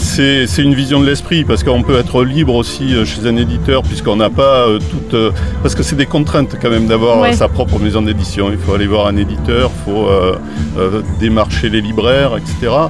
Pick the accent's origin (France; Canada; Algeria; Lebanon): France; Bordeaux, Nouvelle-Aquitaine; J'étais de Bordeaux et je montais à Paris, à la capitale, aller voir les éditeurs.